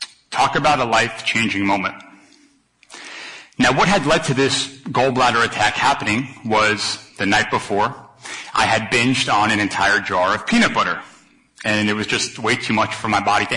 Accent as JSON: {"language": "English", "town": "Long Island", "region": "New York", "country": "United States", "tie": "born or raised there", "said": "So I grew up on Long Island, New York, in an Italian home."}